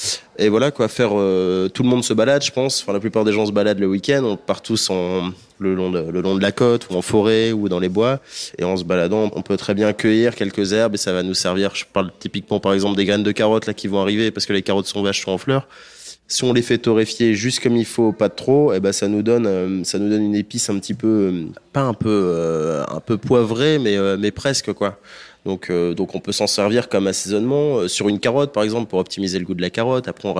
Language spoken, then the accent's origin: French; Hauts-de-France, France; Je suis flamand et donc j'ai grandi dans les monts des Flandres. Les monts des Flandres, c'est quand même assez sauvage.